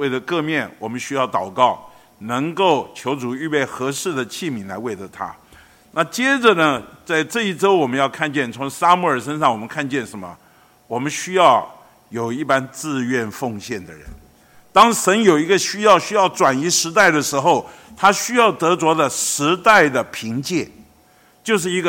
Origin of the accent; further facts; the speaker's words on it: Beitou, Taipei, Taiwan; 当我在北投，我出生在北投，成长在北投，然后长大在北投，今天我还在北投。